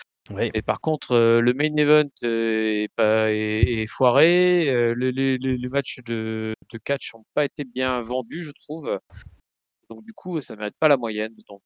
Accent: Hauts-de-France, France; Nord, on va quand même assurer un peu les coutumes locales.

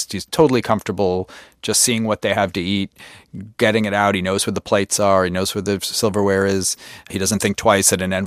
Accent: Brooklyn, New York, United States; I came from Brooklyn. I sort of had the thing of feeling like an insider and an outsider because I both grew up in New York in a sense

